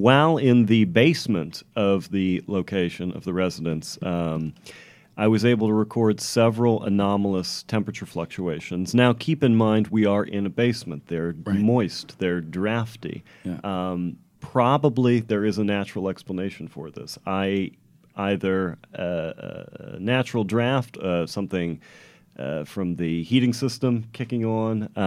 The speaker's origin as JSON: {"language": "English", "town": "Queens", "region": "New York", "country": "United States", "said": "I'm from Queens, New York."}